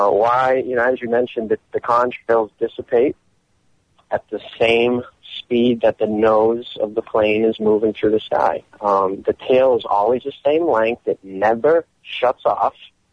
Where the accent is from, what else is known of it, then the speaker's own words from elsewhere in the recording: Boston, Massachusetts, United States; I'm from Boston, so, you know, winter is pretty chilly.